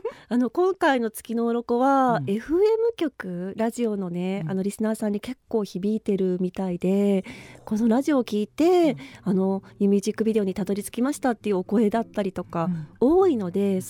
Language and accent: Japanese; Nagano, Japan; 私昔、まあ、長野県出身で、